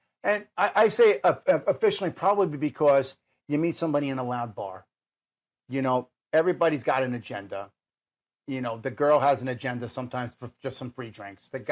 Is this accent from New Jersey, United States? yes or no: yes; New Jersey, United States; I'm from Jersey, so it's all the same thing, right?